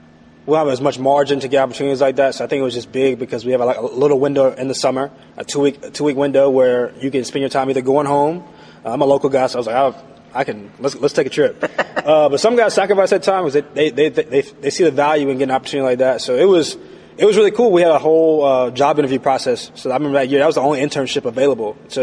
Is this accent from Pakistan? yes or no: no; Southeast, United States; And so I think we're all from the Southeast. We're a bunch of Southern boys out, heading out to California.